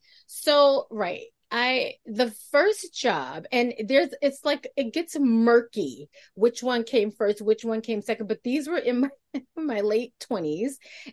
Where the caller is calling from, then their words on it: New York, United States; I'm calling in from New York.